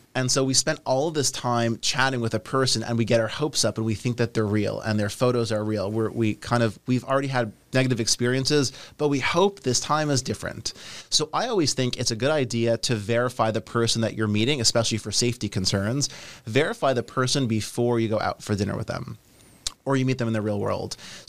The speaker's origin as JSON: {"language": "English", "country": "Canada", "said": "I'm Canadian."}